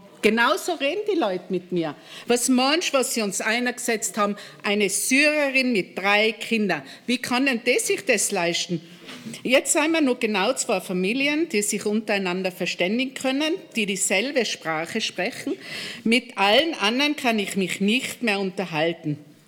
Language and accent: German; Innsbruck, Tyrol, Austria; Ich bin in Innsbruck geboren, habe eine tolle Jugend in dieser Stadt verbracht und ich liebe Innsbruck.